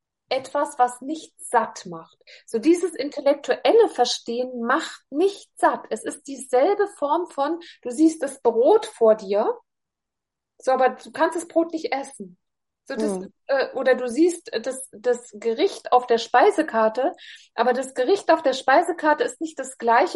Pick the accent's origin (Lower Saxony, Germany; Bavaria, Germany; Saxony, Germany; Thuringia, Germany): Thuringia, Germany; Hildburghausen; bei mir in meiner Heimatstadt in Hildburghausen.